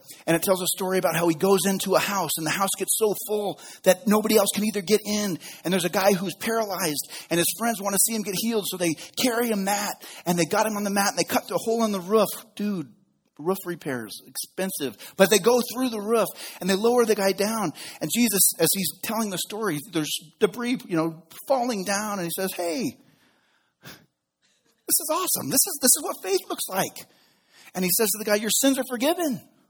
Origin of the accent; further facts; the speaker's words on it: Reno, Nevada, United States; one of the greatest gifts I've ever been given in my life is being able to live in my hometown. I grew up here. I went to high school here.